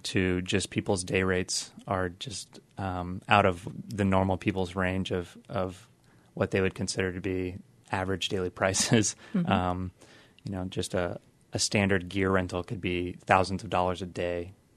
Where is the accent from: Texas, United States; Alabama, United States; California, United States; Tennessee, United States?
Texas, United States; Austin; From Austin, Texas. Been living in Washington, D.C. for the last year and just actually moved back to Austin.